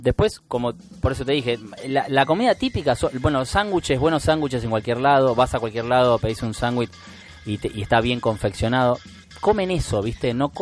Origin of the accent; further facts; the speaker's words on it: Argentina; no, soy de Argentina